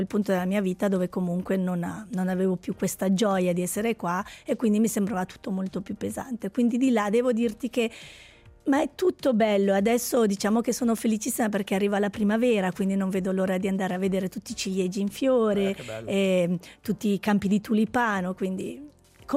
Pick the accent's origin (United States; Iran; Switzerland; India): Switzerland; quando dico che vengo dalla Svizzera sono tutti affascinati e tutti vogliono venire.